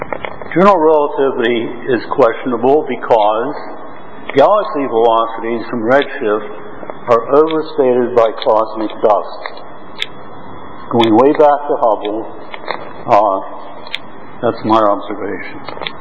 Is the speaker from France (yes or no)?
no; United States; I'm an American living in Hong Kong and Berlin.